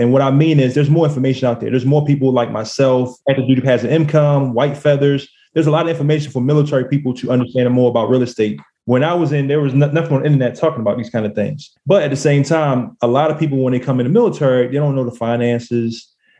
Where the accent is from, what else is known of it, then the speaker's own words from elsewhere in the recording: Baltimore, Maryland, United States; now in Washington State, United States; tried to wholesale a little bit in my hometown of Baltimore, Maryland.